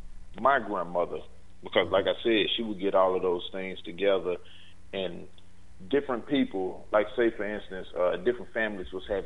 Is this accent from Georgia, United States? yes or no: no; Chattanooga, Tennessee, United States; Now, smaller section where I grew up here in Chattanooga, Tennessee, my grandmother was the person that dictated the politics.